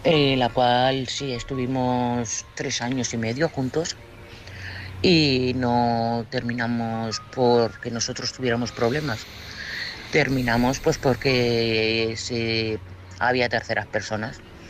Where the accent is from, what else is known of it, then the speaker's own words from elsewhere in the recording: Madrid, Community of Madrid, Spain; de Madrid.